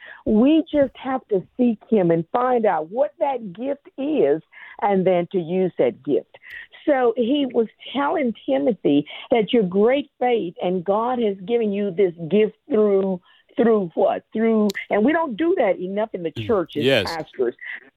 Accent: Germany; Actually, I grew up in Germany and as a military brat

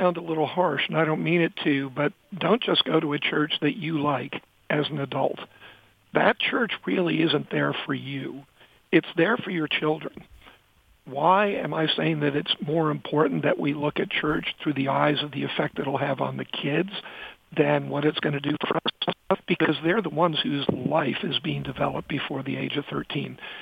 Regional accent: New York City, New York, United States; I'm from Manhattan, and, you know, in New York we have an expression

